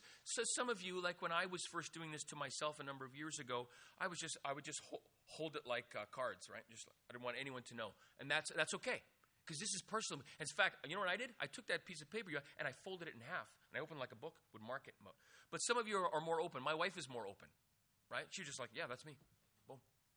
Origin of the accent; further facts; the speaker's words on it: Ireland; because I'm Irish and I feel like hitting him, because of Christ, it subdues that mad Irishman.